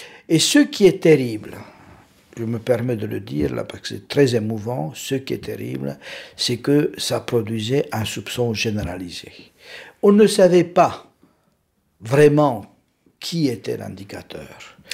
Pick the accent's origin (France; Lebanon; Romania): Romania; moved away as an adult; Oui, j'ai quitté la Roumanie à 30 ans, après une période d'enseignement dans l'université, d'activité dans la presse.